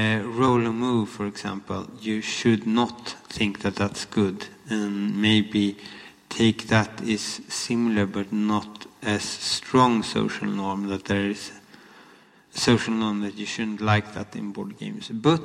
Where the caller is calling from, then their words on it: Sweden; I'm sending a message from Sweden.